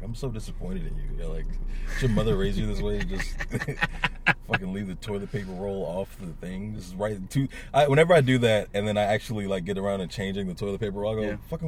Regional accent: Texas, United States; I'm from Texas, probably Whataburger.

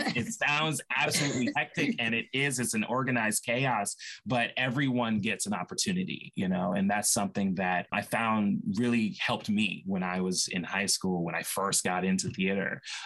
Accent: Maryland, United States; So I grew up here in Howard County.

